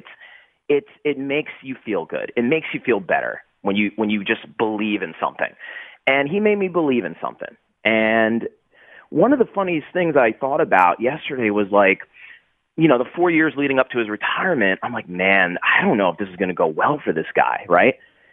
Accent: Philadelphia, Pennsylvania, United States; I'm a Philly guy. I'm from Philly, as you know. I went to the high school next to Lower Merion and came out here.

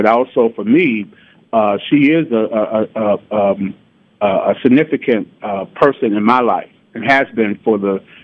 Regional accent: St. Louis, Missouri, United States; So I grew up on Blackstone off of Martin Luther King. They call it the Wells Goodfellow neighborhood now, but back then it was just you lived on the west side of St. Louis.

